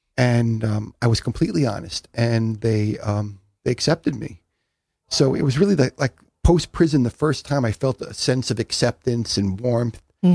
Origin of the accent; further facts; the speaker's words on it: New York, United States; I grew up on Long Island as a Jewish kid on Long Island and did everything that kids on Long Island